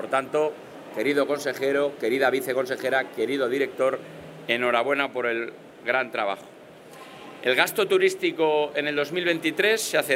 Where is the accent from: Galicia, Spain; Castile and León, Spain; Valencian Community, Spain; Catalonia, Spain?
Castile and León, Spain; Castilla y León somos legado de España.